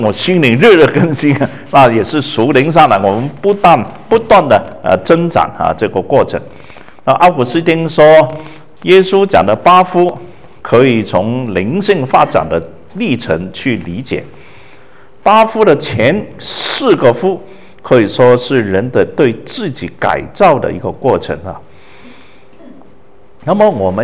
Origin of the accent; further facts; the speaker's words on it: Hong Kong; 我说我没有喝过党的奶水我是香港长的海外